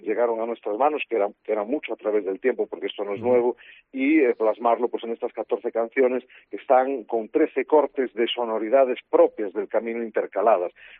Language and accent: Spanish; Galicia, Spain; hasta cómo somos los gallegos, para que entiendan lo que se van a encontrar humanamente cuando llegan a Galicia